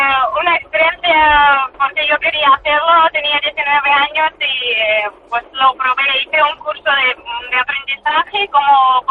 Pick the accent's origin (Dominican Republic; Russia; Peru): Russia; Spanish is a second language; now in Madrid, Spain; vivo en Madrid, pero soy de Murcia